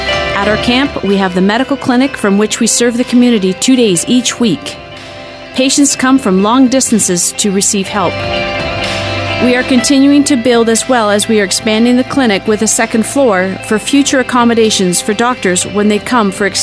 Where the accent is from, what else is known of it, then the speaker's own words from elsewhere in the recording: Port Perry, Ontario, Canada; We're from Port Perry, Ontario, just north of Oshawa, where we have been part of our home church, Emmanuel Community Church, for about 20 years.